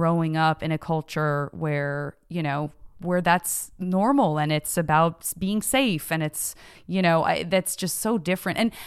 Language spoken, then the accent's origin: English; Tucson, Arizona, United States; growing up in Tucson, Arizona, to public school teachers